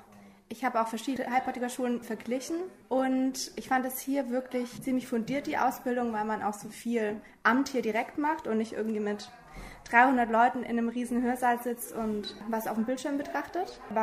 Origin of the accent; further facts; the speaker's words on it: Hamburg, Germany; Nee, ich muss fahren. Ich komme aus Hamburg.